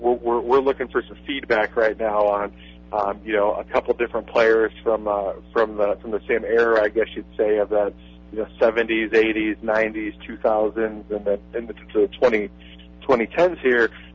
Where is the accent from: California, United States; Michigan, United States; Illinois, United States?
Illinois, United States; Forston; I grew up not too far from you guys there in Aledo. I grew up in Forston, Illinois, and so forth.